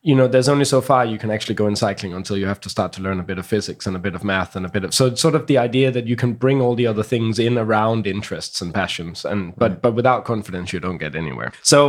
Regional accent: Copenhagen, Capital Region of Denmark, Denmark; I grew up in Copenhagen.

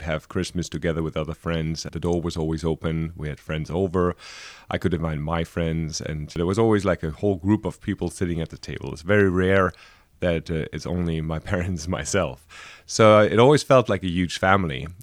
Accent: Frankfurt, Hesse, Germany; born there; English is a second language; moved away as an adult; also born or lived in Berlin; I was born in Frankfurt and I lived the last 10 years before I came here in Berlin. But most of the time between Frankfurt and a couple of other cities in Germany while I was in the military also.

